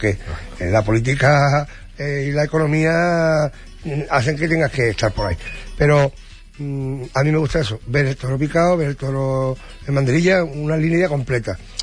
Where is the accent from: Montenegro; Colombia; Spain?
Spain; Rociana del Condado, Andalusia; born there; en Rociar del Condado, que es mi pueblo natal